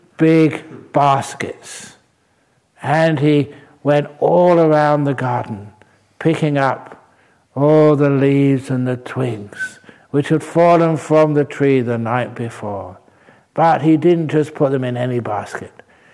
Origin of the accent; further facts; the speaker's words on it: England, United Kingdom; As you know, that I love my tea as an English monk.